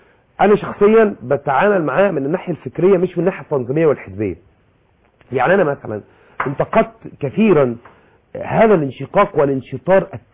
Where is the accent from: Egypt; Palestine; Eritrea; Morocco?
Egypt